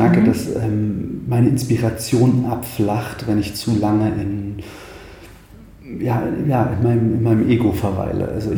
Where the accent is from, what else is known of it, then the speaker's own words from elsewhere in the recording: Thuringia, Germany; Ich bin ein Waldkind, vielleicht das zunächst. Ich komme aus dem Eichsfeld, aus der Mitte Thürings, beziehungsweise aus dem Norden Thürings, Mitte Deutschlands, unterm Harz. Bin im Wald groß geworden, viel draußen. Genau. Komme aus einem sehr, ja, was soll ich sagen, ländlichen, dörflichen, erzkatholisch-konservativen Kontext.